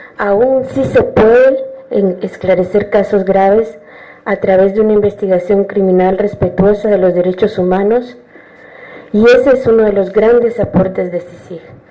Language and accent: Spanish; Guatemala; Coincido que como guatemaltecos en los últimos años